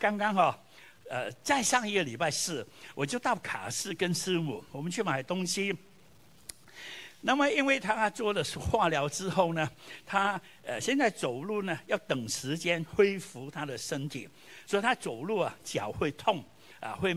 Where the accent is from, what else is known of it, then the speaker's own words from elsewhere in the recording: Vietnam; moved away; 我记得小的时候在越南呢，过新年就是最开心的